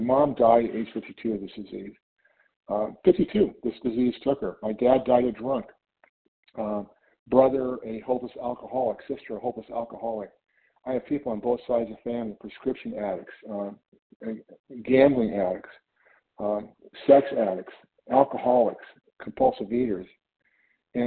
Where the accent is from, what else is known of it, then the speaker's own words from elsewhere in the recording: California, United States; My name is … I am from California.